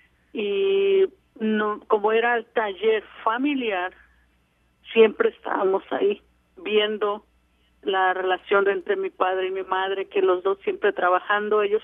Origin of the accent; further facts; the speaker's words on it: Izúcar de Matamoros, Puebla, Mexico; Estaba en un grupo en mi pueblo, que mi pueblo se llama Izúcar de Matamoros